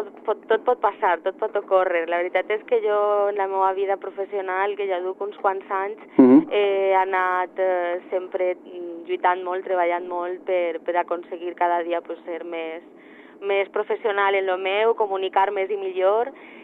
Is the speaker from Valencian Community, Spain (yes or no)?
yes; Valencian Community, Spain; first language Valencian; el valencià és la meva llengua materna, que m'enxissa, que ho visc molt